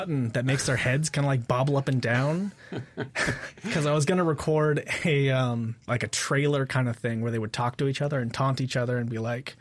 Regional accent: Bethel, Alaska, United States; also born or lived in Washington; I was born in the Pacific Northwest in a very small city near Seattle. Mm-hmm. But my parents moved me up there when I was, 7 or 8.

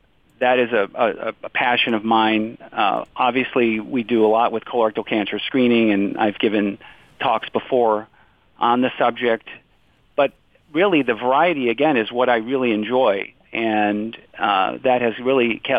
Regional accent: Ohio, United States; I'm from Ohio originally and went into medicine.

